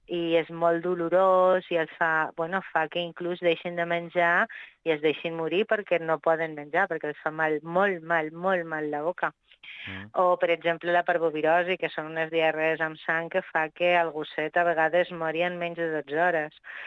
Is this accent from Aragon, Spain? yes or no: yes; Zaragoza, Aragon, Spain; Jo sóc de Saragossa, sí.